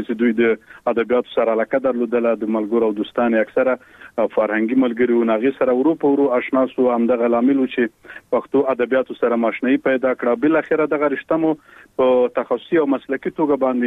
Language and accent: Pashto; Khost, Afghanistan; born there; او زه په خوست ولایت کې پیدا شوم او عمر می تقریبا اوس نو 28 کلنۍ ته برسېږي